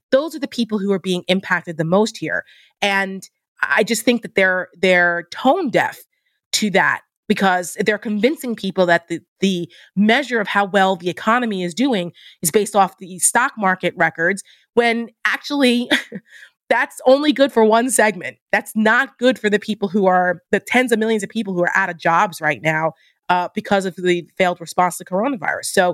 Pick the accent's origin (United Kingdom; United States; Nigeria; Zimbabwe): United States; New Jersey; I'm from New Jersey. People mm-hmm. hear me talk about it all the time. I'm very mm-hmm. proud of my home state.